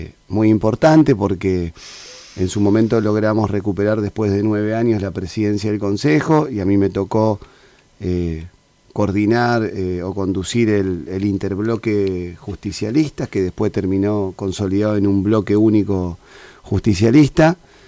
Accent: Santa Fe, Argentina; De Villa Setúbal. De Villa Setúbal, ahí pegadito a Villadora.

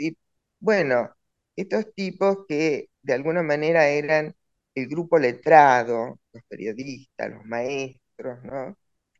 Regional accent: Villa Regina, Río Negro, Argentina; yo soy de Villa Regina.

